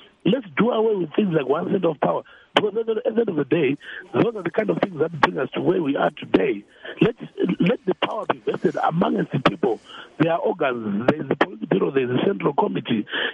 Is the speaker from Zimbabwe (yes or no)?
yes; Bulawayo, Zimbabwe